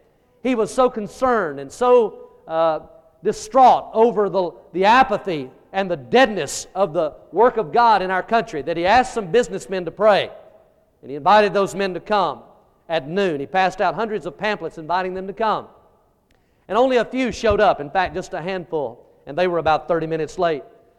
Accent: Alabama, United States; it's an intimidating thing to be here today because I'm from Alabama

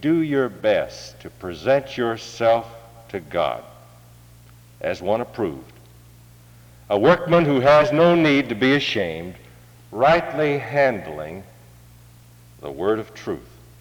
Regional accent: St. Louis, Missouri, United States; When your speaker was growing up in St. Louis, Missouri, it seems to me there were two extremes.

